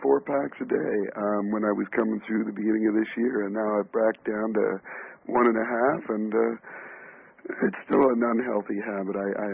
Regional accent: Canada; maybe it's you're Canadian and I'm Canadian

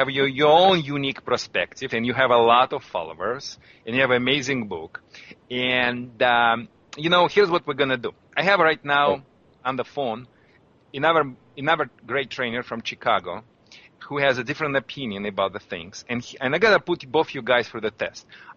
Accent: Russia; English is a second language; I'm from Russia. Yeah, it's a huge country.

